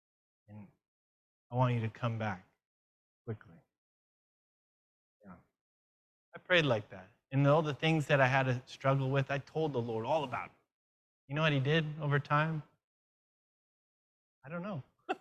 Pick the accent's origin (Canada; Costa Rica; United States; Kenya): Costa Rica; I was from Costa Rica.